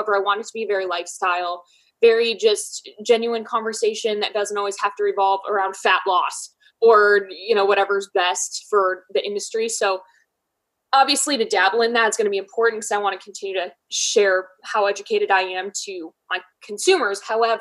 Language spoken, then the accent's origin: English; Michigan, United States; now in Columbus, United States; I'm from Michigan, but I live in Columbus, Ohio.